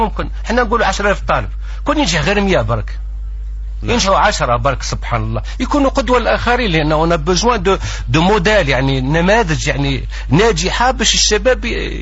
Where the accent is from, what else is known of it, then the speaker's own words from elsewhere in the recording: Algeria; هو احنا كجزائريين نقدر نبتكر يا با بروبليم